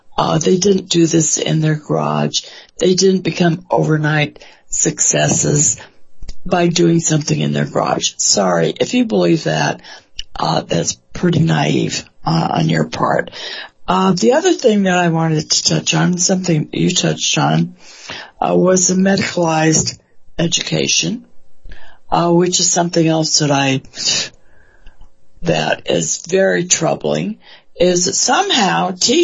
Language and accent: English; California, United States; I grew up in California. We could go outside every day and have recess and run off all that energy.